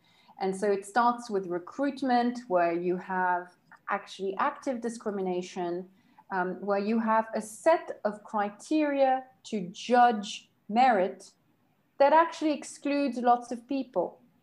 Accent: France; versus in France, which is my home country

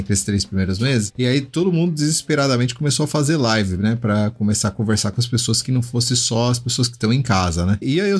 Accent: Brazil; tô aqui como brasileiro

